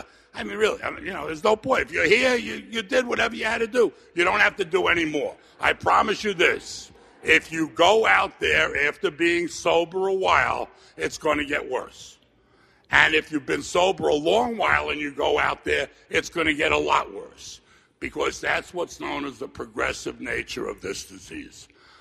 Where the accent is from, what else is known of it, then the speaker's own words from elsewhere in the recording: Bayside, New York, United States; In case you have a hearing problem, I'm from New York. I just got the look of speak into the mic. Okay. I'm from Bayside, Queens, and I'm a product of the 60s.